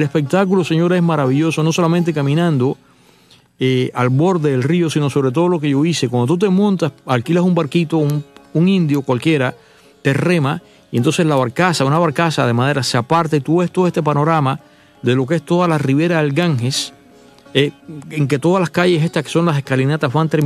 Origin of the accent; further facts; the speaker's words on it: Cuba; now in Miami, United States; Incluso para mí, que soy cubano, vengo a un país tropical, en Miami hace calor